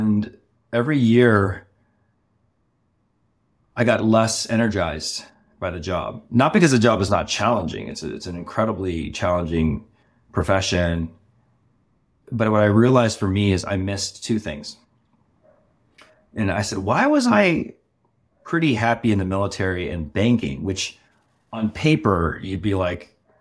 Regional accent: Los Angeles, California, United States; born there; So I was born in Hollywood or Los Angeles and first generation immigrant parents.

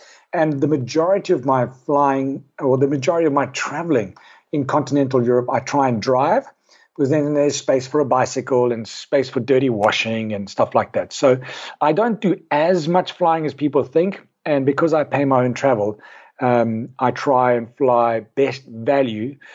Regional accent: South Africa; as a South African

